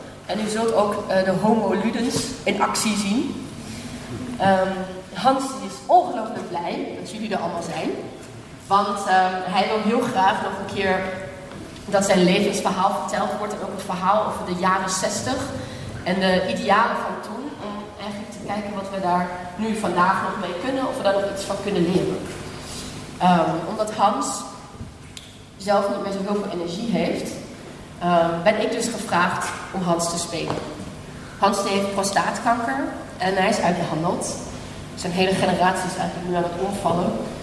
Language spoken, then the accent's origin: Dutch; Germany; Dutch is a second language; moved away as an adult; now in Netherlands; En ik kom oorspronkelijk uit Duitsland. Maar ik ben hier naartoe gekomen om te studeren.